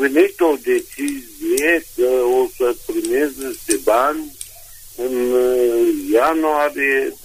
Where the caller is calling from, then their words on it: Reghin, Mureș County, Romania; Sunt din Reghin.